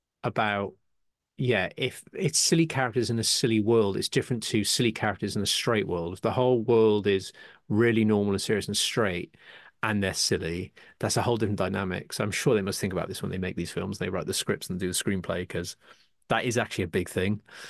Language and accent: English; United Kingdom; I'm very proud as a Brit